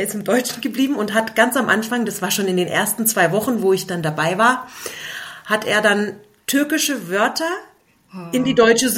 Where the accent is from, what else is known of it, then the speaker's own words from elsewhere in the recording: Munich, Bavaria, Germany; Eltern sind türkischsprachig und ich selbst bin schon in München geboren und groß geworden. das heißt, ich bin auch schon zweisprachig aufgewachsen